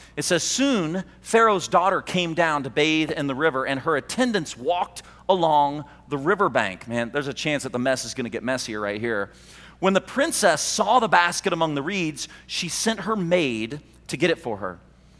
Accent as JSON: {"language": "English", "region": "the Ozarks", "country": "United States", "said": "Anyway, and I'm from the Ozarks."}